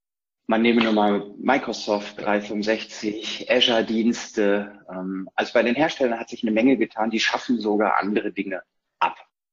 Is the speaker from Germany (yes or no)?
yes; North Rhine-Westphalia, Germany; In Hashtags ordne ich mich ein als Ostwestfale, neugierig, verliert ungern und ist schon lange dabei